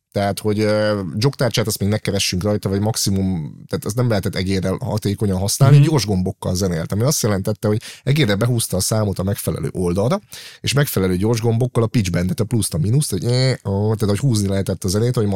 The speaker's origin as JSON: {"language": "Hungarian", "town": "Szeged", "region": "Csongrád-Csanád", "country": "Hungary", "said": "Így van, én szegedi származású vagyok"}